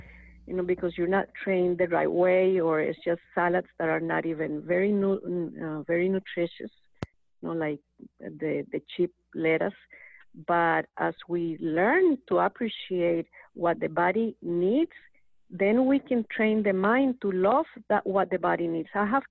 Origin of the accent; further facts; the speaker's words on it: Costa Rica; I'm coming from Hispanic culture, I'm originally from Costa Rica, and, you know, we eat a lot of corn and a lot of breads and a lot of rice